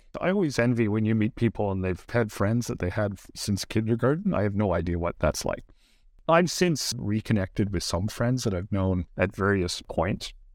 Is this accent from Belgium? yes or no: no; Black Diamond, Alberta, Canada; also born or lived in Calgary; But shortly thereafter, we moved to Black Diamond, south of Calgary.